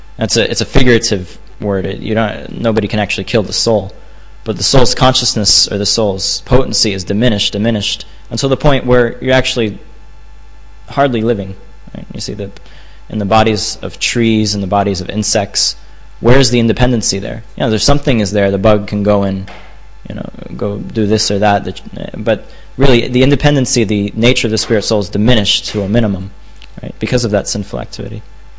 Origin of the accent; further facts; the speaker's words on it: Florida, United States; But if you go to, you know, warmer countries, like I'm from Florida, or, you know, other California, different places in America